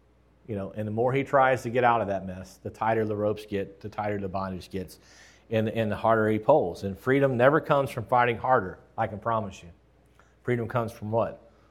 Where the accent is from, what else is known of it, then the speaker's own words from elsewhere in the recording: the Ozarks, United States; Well, I grew up in the Ozark Mountains. It's not a slam on the Ozark Mountains. I'm just saying, I did.